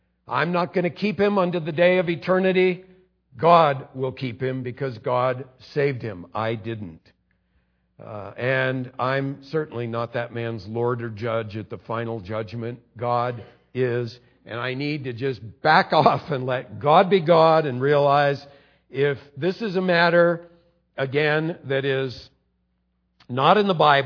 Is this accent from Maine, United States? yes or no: no; California, United States; So, you know, I was from California.